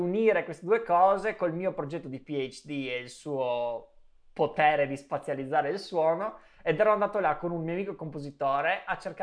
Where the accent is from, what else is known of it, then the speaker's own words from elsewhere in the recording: Trieste, Friuli-Venezia Giulia, Italy; now in London, United Kingdom; nonostante siamo tutti di Trieste, a Londra